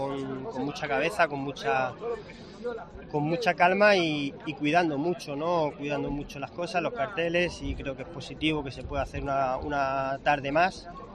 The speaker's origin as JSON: {"language": "Spanish", "town": "Lorca", "region": "Region of Murcia", "country": "Spain", "said": "yo quiero mucho a mi tierra, a mi ciudad, a mi gente"}